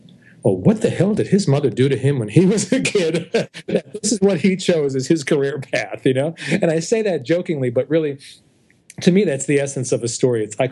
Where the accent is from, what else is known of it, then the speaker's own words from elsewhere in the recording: Brooklyn, New York, United States; they remind me of me and my friends when I was a teenager growing up in Brooklyn, hanging around on a Saturday night, just goofing around with each other.